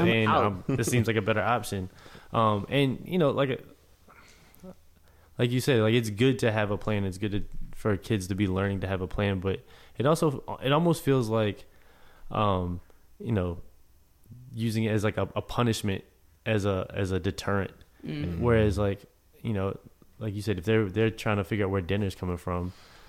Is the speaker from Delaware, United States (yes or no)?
yes; Delaware, United States; I grew up in Delaware.